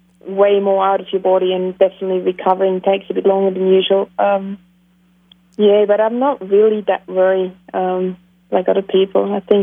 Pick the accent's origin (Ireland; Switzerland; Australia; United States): Australia; Sunshine Coast, Queensland; Is in my hometown. It's in my town, like a home race, kind of.